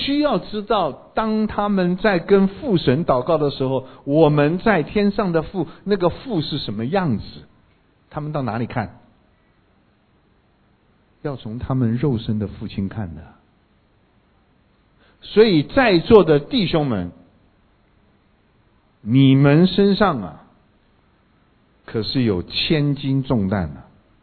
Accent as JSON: {"language": "Chinese", "country": "China", "said": "咱们是中国人嘛，男主外女主内"}